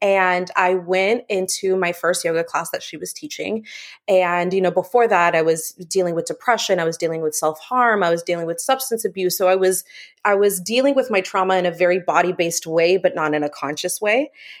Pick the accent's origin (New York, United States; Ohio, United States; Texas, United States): Texas, United States; Dallas; moved away as an adult; now in Miami, United States; I'm a Texas girl, Dallas, Texas, born and raised. Moved to Miami, Florida about a year ago.